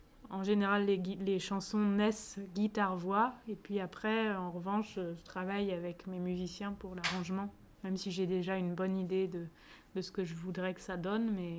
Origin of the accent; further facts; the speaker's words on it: Nancy, Grand Est, France; born there; Et moi, je suis née à Nancy, donc au nord de la France